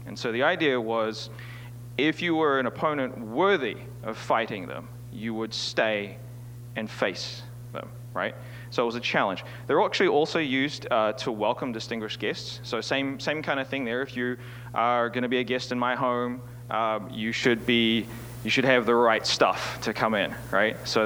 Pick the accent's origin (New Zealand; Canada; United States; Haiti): New Zealand; I'm from New Zealand. And I could go full Kiwi on you right now.